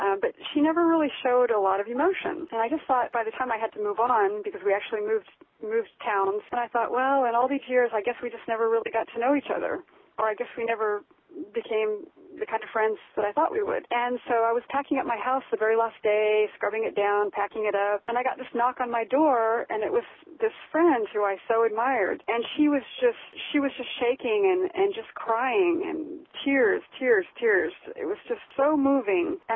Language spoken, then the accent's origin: English; United States; accent: American; I have a very strong American accent.